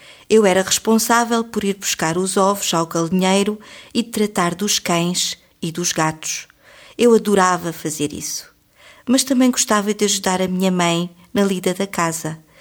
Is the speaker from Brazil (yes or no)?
no; Centro, Portugal; moved away as an adult; now in Switzerland; venho de Portugal. Tenho 30 anos e vivo há 10 anos na Suíça.